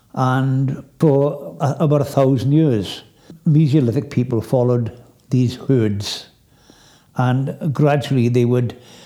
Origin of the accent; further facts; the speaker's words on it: Wales, United Kingdom; I was born and brought up in South Wales